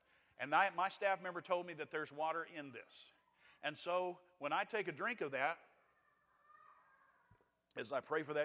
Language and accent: English; Skellytown, Texas, United States; In my neighborhood where I grew up in Skellytown, Texas, if you got caught doing something wrong, you were likely to get whipped by the neighbors all the way back to your house.